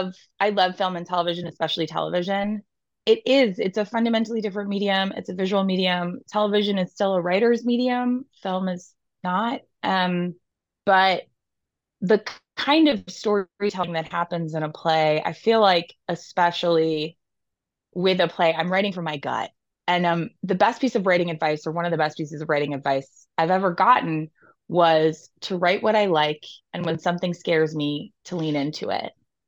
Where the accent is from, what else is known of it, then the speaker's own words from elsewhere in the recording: New York City, New York, United States; now in Los Angeles, United States; I'm from New York. I'm born and raised in New York City. I've been in Los Angeles for probably like 5.5 years.